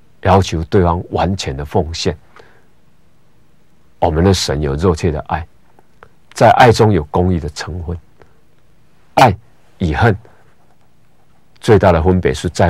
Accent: Taiwan; 尤其我们台湾人所拜的神特别多

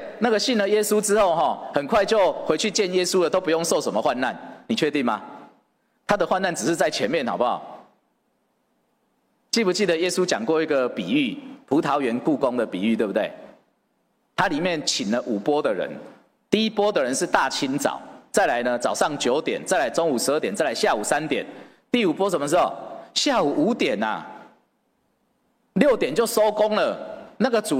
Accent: Hualien, Hualien County, Taiwan; 今天我是花莲人，各位是宜兰人、罗东人，我们怎么会是兄弟？

